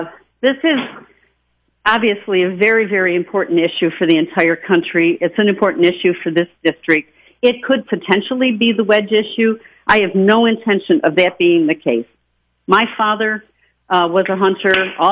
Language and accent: English; New York, United States; I'm from Western New York.